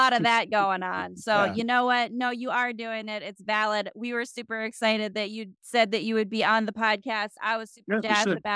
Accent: the Dakotas, United States; we're from the Dakotas.

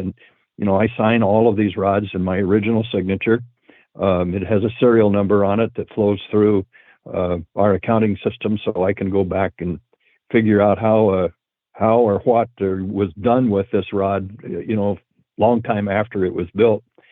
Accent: Breezy Point, Minnesota, United States; in my hometown of Breezy Point, Minnesota

